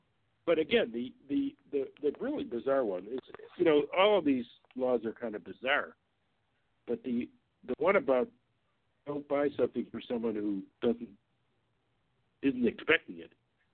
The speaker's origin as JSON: {"language": "English", "region": "Michigan", "country": "United States", "said": "In Michigan, my home state, where almost everyone travels by car"}